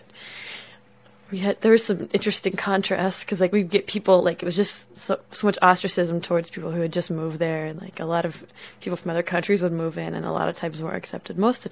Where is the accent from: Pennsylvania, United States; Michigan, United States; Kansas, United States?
Kansas, United States; Hutchinson; I was born in Hutchinson, Kansas, and we lived 6 miles out of town. And both my parents worked inside of Hutch.